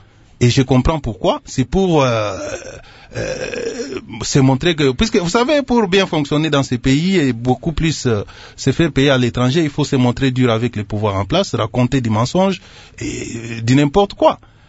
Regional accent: DR Congo; Donc, nous savons comment ça fonctionne. Nous sommes tous des Congolais.

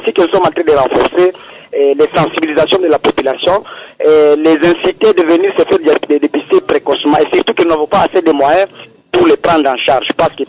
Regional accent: DR Congo; Chez nous, en République démocratique du Congo

